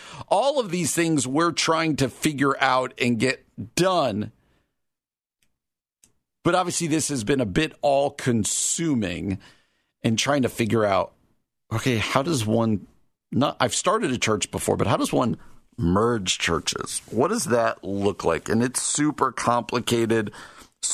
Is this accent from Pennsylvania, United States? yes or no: no; New Jersey, United States; I grew up in New Jersey outside of New York City. And so I grew up on the mid-80s Mets.